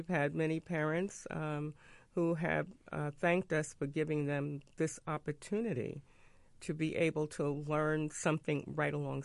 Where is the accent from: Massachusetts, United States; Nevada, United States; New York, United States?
New York, United States; Brooklyn; born there; accent: Brooklyn; because I was born in Brooklyn, so so we kind of speak the same Brooklyn talk.